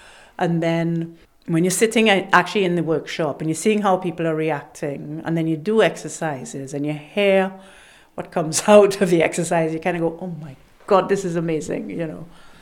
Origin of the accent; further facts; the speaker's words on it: Trinidad & Tobago; It's part of my culture growing up in Trinidad.